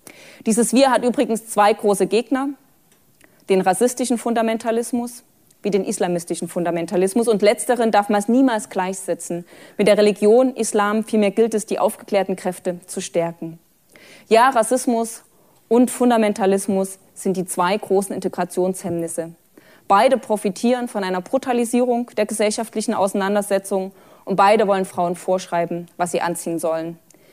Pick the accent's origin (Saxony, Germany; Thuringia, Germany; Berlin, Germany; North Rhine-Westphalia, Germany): Saxony, Germany; Dresden; als Dresdnerin weiß ich ein bisschen, wovon ich rede